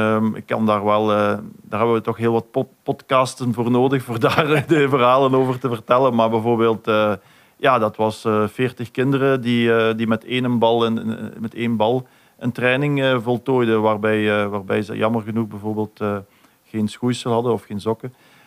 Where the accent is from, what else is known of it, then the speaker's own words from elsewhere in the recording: Genk, Limburg, Belgium; ik heb altijd mijn jeugd doorgebracht in Waterschei, wat een gehucht is van Genk.